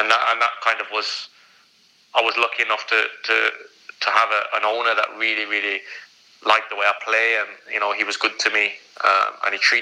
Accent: England, United Kingdom; being an Indian lad and being English, you know, I don't know if people were really, really happy about it.

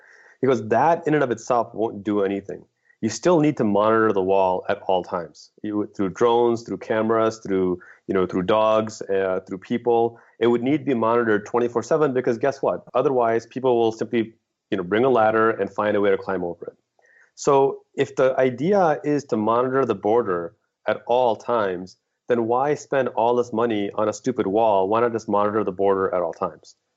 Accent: Pakistan; born there; I was also born in Pakistan

